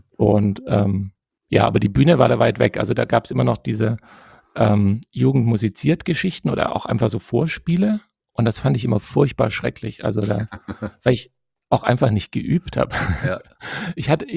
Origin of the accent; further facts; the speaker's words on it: Stuttgart, Baden-Württemberg, Germany; born there; ich bin dann tatsächlich in Stuttgart geboren. Stuttgart.